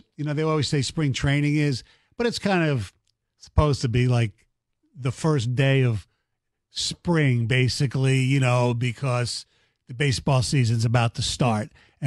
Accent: Philadelphia, Pennsylvania, United States; Growing up in Philly, opening day was just, it's the first game of the season.

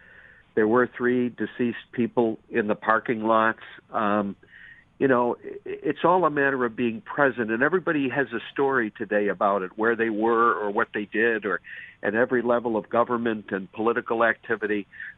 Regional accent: Buffalo, New York, United States; I'm grew up my younger years in the city of Buffalo. I'm lifelong from Western New York

